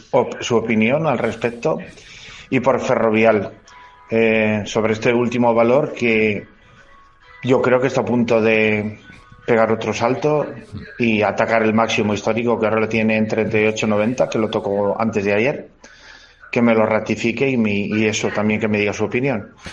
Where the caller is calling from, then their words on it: Valencia, Valencian Community, Spain; de Valencia y quería preguntar por dos valores.